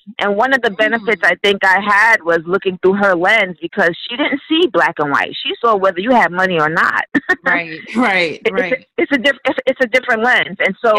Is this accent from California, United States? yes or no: no; Brooklyn, New York, United States; because I'm from Brooklyn, Brownsville, Brooklyn, you know, never ran, never will.